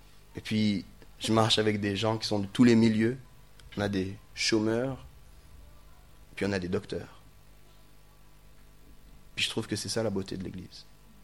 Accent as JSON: {"language": "French", "region": "Mwanza", "country": "Tanzania", "tie": "born or raised there", "said": "Bon, ici, ça va parce que je suis fils de Mwanza"}